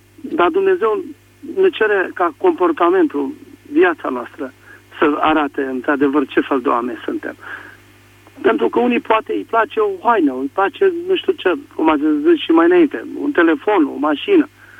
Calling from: Craiova, Dolj, Romania; sunt din Craiova.

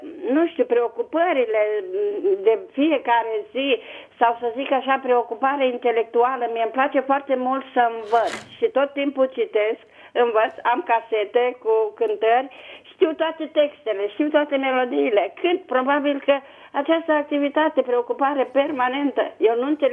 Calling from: Bucharest, Romania; vă sunt din București.

